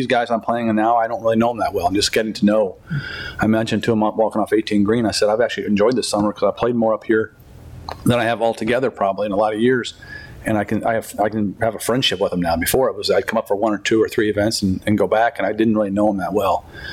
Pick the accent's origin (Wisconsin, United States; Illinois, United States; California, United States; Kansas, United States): Illinois, United States; Chicago; now in downstate Illinois, United States; I'm a Chicago kid. I don't live in Chicago, but I was born in Chicago and in the near suburbs, and I obviously downstate now.